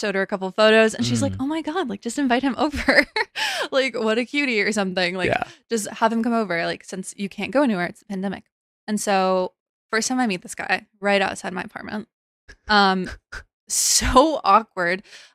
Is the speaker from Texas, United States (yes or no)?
yes; El Paso, Texas, United States; And I'm from El Paso, Texas, which is a military town. There's like a base there.